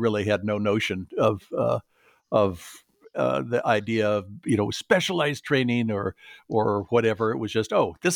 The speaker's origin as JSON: {"language": "English", "region": "California", "country": "United States", "tie": "born or raised there", "said": "I grew up in Southern California was the son of an engineer."}